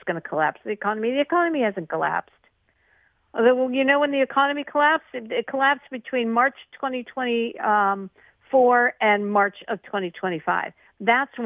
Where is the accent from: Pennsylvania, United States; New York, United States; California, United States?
Pennsylvania, United States; Pittsburgh; just take my hometown of the city of Pittsburgh.